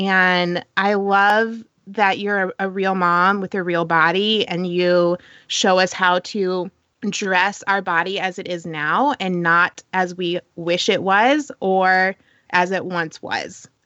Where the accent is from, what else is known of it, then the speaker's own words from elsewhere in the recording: Edina, Minnesota, United States; born there; And then I found my birth certificate a couple years ago. It was Edina, which is like 45 minutes from St. Paul.